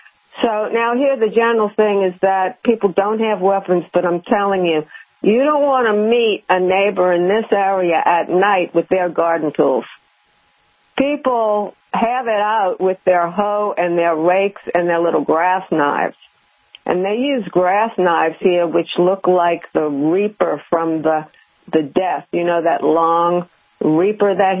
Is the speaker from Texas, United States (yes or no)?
no; New Orleans, Louisiana, United States; Of course, I come from New Orleans, and there the culture is still really nice.